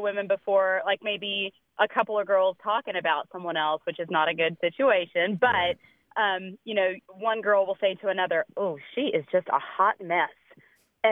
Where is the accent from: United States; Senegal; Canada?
United States; Dallas, Texas; I'm from Dallas.